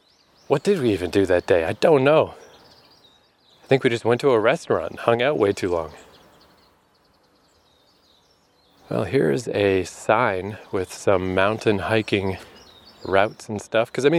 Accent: Fredericton, New Brunswick, Canada; now in Vancouver, Canada; And I remember after I had left my hometown and I moved to Vancouver, the first time I came back to visit, I brought along my Vancouver girlfriend and my friend Matt, who was still, at that point, still in Fredericton.

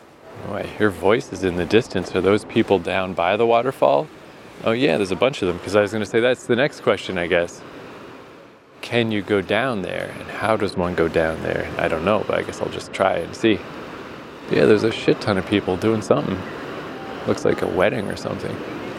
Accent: Fredericton, New Brunswick, Canada; That reminds me, actually, in my hometown, Fredericton, New Brunswick, they have kind of the opposite.

